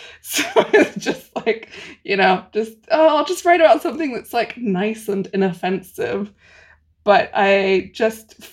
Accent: Jerusalem, Palestine; I am Palestinian and I was brought up in Jerusalem and it's where my family is.

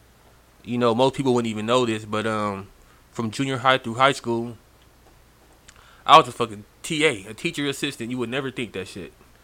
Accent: Compton, California, United States; you would assume, because you know I'm literally born and raised in Compton.

